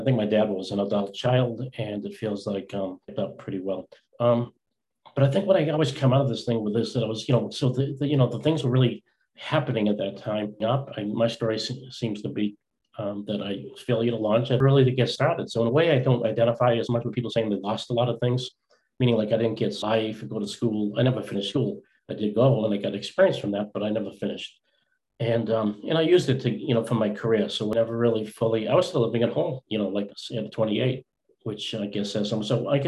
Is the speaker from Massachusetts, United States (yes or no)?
yes; Boston, Massachusetts, United States; I am from Boston, and I'm in Stoughton, Mass, right in Westwood